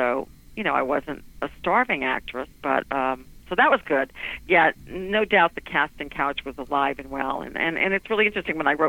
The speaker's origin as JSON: {"language": "English", "town": "New Orleans", "region": "Louisiana", "country": "United States", "tie": "born or raised there", "moved": "as an adult", "lives_now": "Los Angeles, United States", "said": "I grew up in New Orleans."}